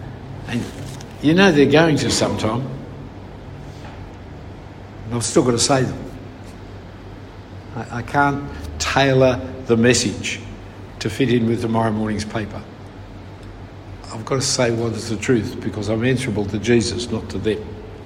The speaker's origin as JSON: {"language": "English", "country": "Australia", "said": "So when you tell a joke against yourself, then we can relate as an Australian"}